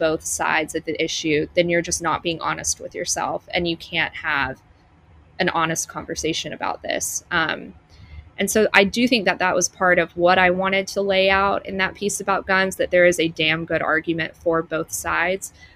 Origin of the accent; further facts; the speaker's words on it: Tuscaloosa, Alabama, United States; I was raised in Tuscaloosa, Alabama, and gun culture was just is so sacred there as it is throughout much of the South.